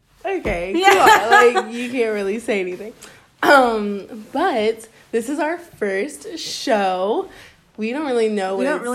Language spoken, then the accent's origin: English; Charleston, South Carolina, United States; now in Seattle, United States; And I'm like, yeah, but I'm from Charleston, South Carolina, which is on a beach. Like, I went to school on an island. Yeah. Like, I'm still a part of the coast.